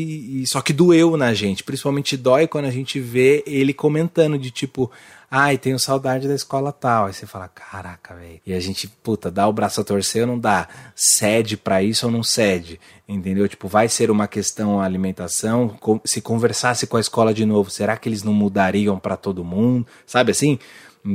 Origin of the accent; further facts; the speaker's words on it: Guarulhos, São Paulo, Brazil; É que eu sou de Guarulhos. Então, eu sou da Grande São Paulo.